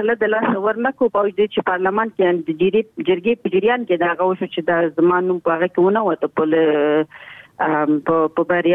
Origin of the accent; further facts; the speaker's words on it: Nangarhar, Afghanistan; ځکه چې مونږ دواړه د ننګرهار یو